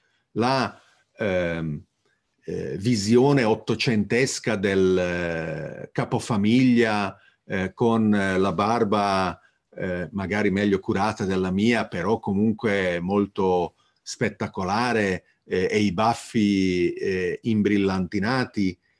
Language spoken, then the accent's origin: Italian; Hungary; Io sono cresciuto in Ungheria a pane, salame ungherese e fantascienza.